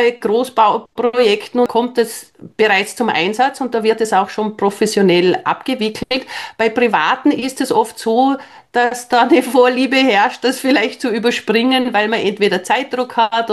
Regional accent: Austria; Also bei uns in Österreich gibt es die Leistungsphase 0 nicht oder Bauphase.

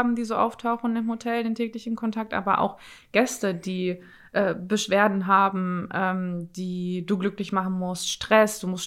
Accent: Detmold, North Rhine-Westphalia, Germany; ich komme aus Detmold, aus der Nähe von Bielefeld.

